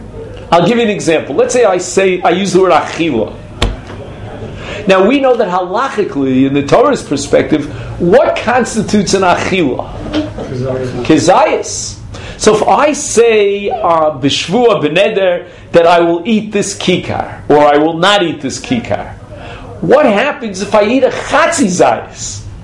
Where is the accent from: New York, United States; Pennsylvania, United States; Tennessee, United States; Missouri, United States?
New York, United States; And in America, they have different. I come from New York. In Brooklyn, they mean one thing. In Queens, they mean something else.